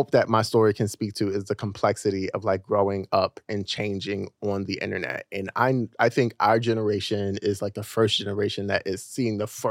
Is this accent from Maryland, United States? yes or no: yes; Baltimore, Maryland, United States; because I'm from Baltimore originally.